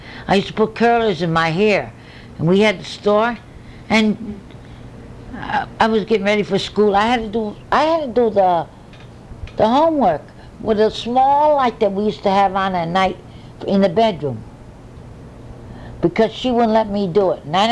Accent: New York, United States; born there; now in Bridgeport, United States; We came from New York. I was born in New York, my sister.

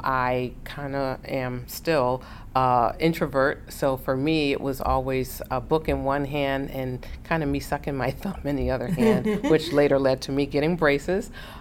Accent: Bridgeport, Connecticut, United States; born there; it's actually spelled … And I was born here in Bridgeport, Connecticut.

